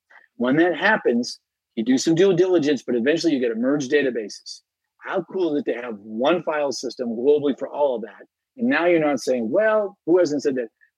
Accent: United States; as an American, that's always great seeing the transition and very patriotic day to go through this.

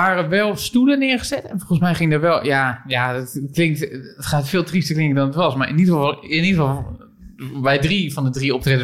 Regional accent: Barneveld, Gelderland, Netherlands; born there; Het was in de Veluwehal in Barneveld, waar ik geboren ben.

